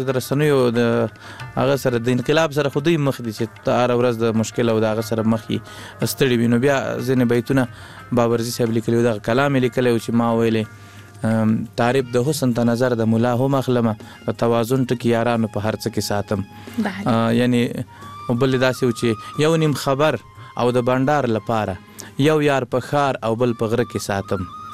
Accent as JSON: {"language": "Pashto", "region": "Kunduz", "country": "Afghanistan", "also_born_or_lived": "Laghman"}